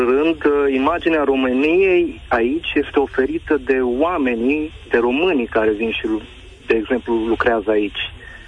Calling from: Belgium; De asta vă sunt din Belgia

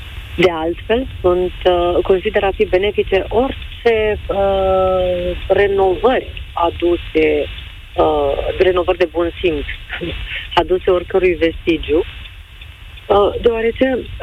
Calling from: Timișoara, Timiș County, Romania; din Timișoara

